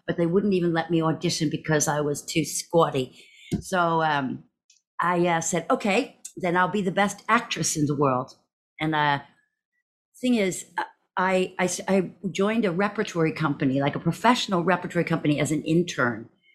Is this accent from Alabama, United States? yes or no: no; Texas, United States; born there; So I was born in Texas to a Scottish psychiatrist and a Southern Texas sort of socialite.